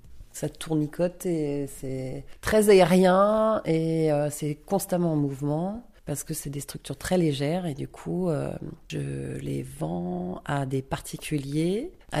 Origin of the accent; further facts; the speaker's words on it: Paris, Île-de-France, France; also born or lived in Grenoble; now in Lyon, France; j'étais à Paris, je suis parisienne à la base, donc